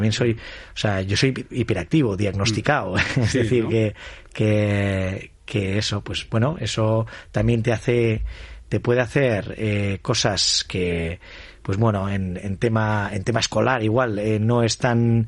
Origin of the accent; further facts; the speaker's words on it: Algorta, Basque Country, Spain; yo estudié en Le Castola de mi pueblo, en San Nicolás y Castola, en Algorta.